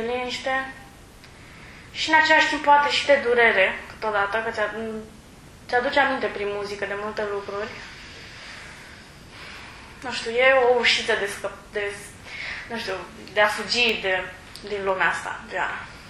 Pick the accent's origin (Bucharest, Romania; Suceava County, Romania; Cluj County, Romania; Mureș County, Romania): Bucharest, Romania; born there; așa. Sunt născută pe 25 noiembrie 1992 în București, în România. Am 13 ani și jumătate, cred